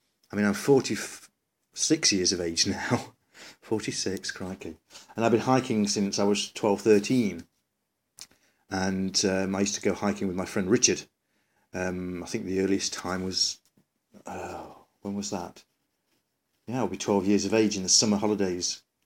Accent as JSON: {"language": "English", "region": "East Midlands", "country": "United Kingdom", "said": "Myself and Dean have come from a similar area. We're both from Derbyshire."}